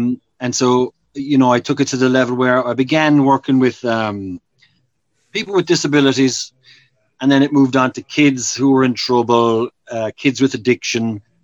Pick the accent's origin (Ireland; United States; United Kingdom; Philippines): Ireland; growing up in Ireland in the 70s, I grew up in a one-parent family. It was just my mom, me and my three brothers.